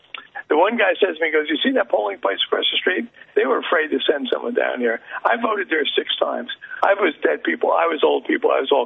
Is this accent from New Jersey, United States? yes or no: yes; Newark, New Jersey, United States; I'm from Newark, New Jersey, which may be the most corrupt city in America.